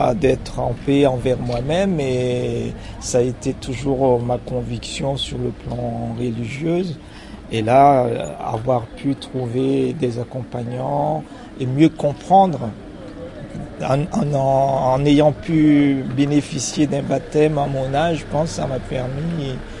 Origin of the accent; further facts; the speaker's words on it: Madagascar; also born or lived in France; now in Réunion, France; J'ai quitté Madagascar à peu près en 1975 et par la suite j'ai fait mes études en métropole. Je suis venu à La Réunion à peu près maintenant il y a à peu près 22 ans, donc en 91.